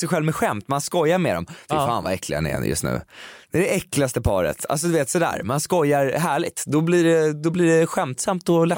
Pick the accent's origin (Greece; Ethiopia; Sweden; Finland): Sweden; Stockholm, Stockholm County; Jag är ju en stockholmare